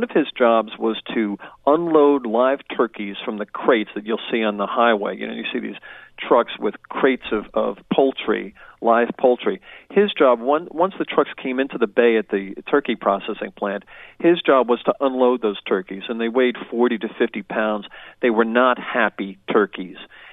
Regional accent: New York, United States; I'm familiar with the training schools, and I'm from New York, so I know all about Willowbrook and the like.

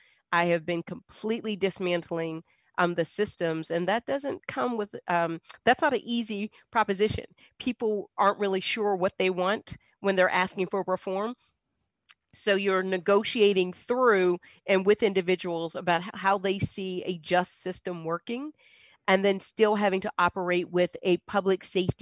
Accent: the North, United States; now in Virginia, United States; And then I come from the North. So I'm a damn Yankee down here in Virginia.

